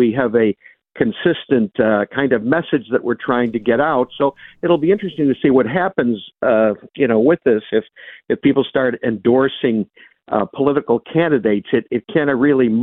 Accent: Buffalo, New York, United States; when I was a kid growing up in South Buffalo in the 60s and 70s

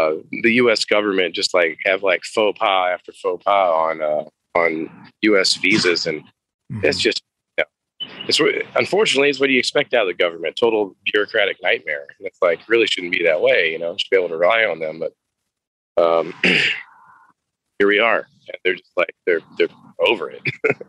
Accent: Midwest, United States; And I'm from the Midwest, so it's not like we're on the East Coast

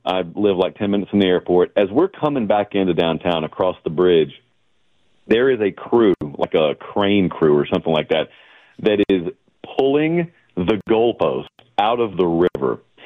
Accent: Georgia, United States; Now, I grew up in Georgia, actually, so if anything, I had reason to be biased for Georgia.

